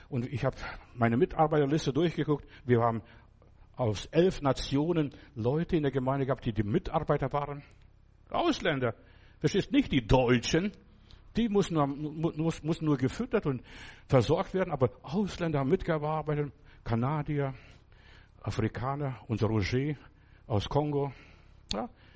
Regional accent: Lithuania; first language Lithuanian; German is a second language; Am Anfang, es ist schon so lange her, das war Litauisch, war meine Muttersprache. Ich habe kaum was gekonnt, bisschen Russisch und was ich so in der Schule gelernt habe.

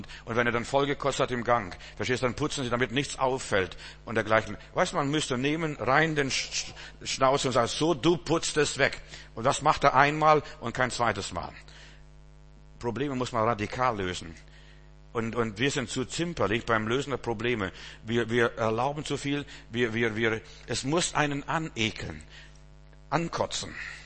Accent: Russia; Meine Schwester, wir kommen ja aus Russland.

